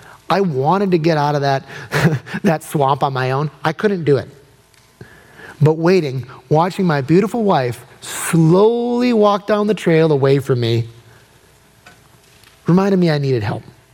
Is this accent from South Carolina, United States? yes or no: yes; Aiken, South Carolina, United States; I grew up in Aiken. I'm a good old country boy.